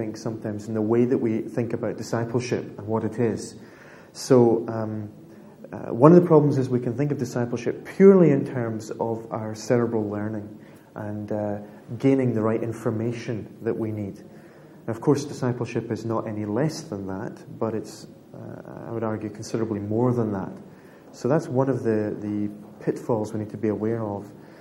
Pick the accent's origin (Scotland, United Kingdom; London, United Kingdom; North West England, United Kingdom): Scotland, United Kingdom; which for me as a Scotsman, having paid full price not long ago, is very, very difficult.